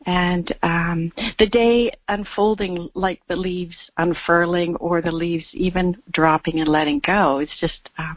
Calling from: Vancouver, British Columbia, Canada; I'm phoning from Vancouver.

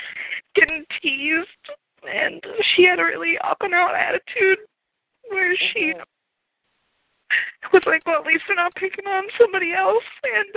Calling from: North Dakota, United States; from North Dakota.

